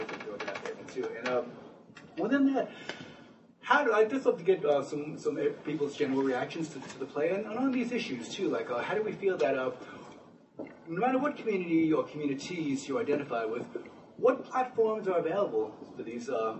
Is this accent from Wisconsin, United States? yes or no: no; Queens, New York, United States; Like I grew up in Queens and Flushing, and it's thing, the different countries in New York.